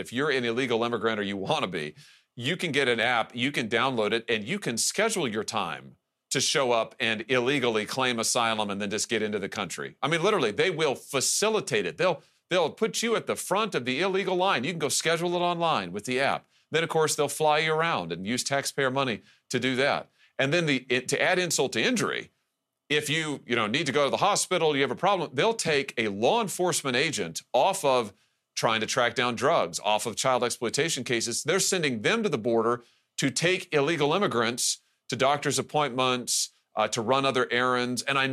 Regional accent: Missouri, United States; just take my home state of Missouri.

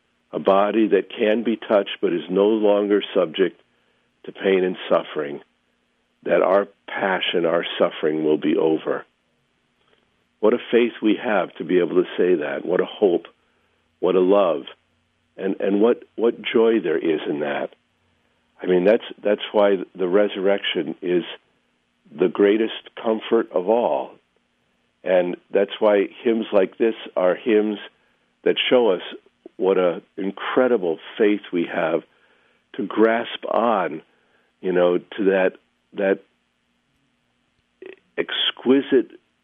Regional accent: Boston, Massachusetts, United States; I was born outside Boston. I went to high school outside Boston. My parents are Rhode Islanders.

